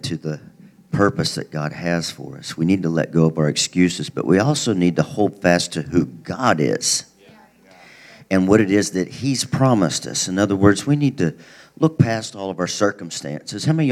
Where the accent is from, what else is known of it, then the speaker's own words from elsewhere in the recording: Missouri, United States; So I realize we're in California all of a sudden. You might not know what ranked-em danked-em is. I'm from Missouri.